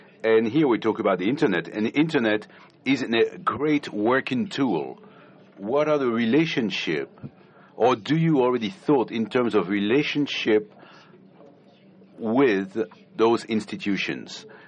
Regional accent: Mali; I'm from Mali

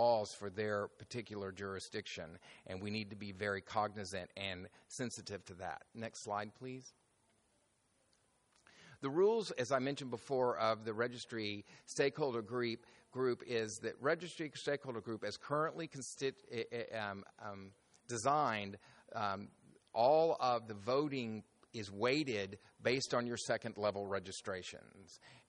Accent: the South, United States; accent: southern; my southern accent

